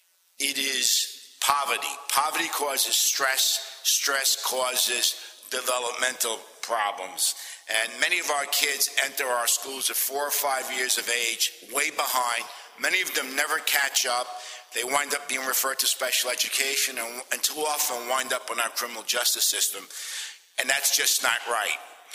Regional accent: Brooklyn, New York, United States; I grew up in a park. That was my vacation when I was growing up in Brooklyn. We didn't have any money, and Third Street Park was my home.

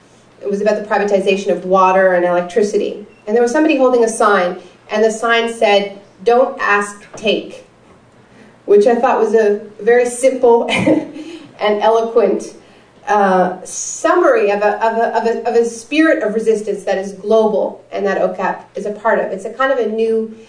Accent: Toronto, Ontario, Canada; I told her I was from Toronto

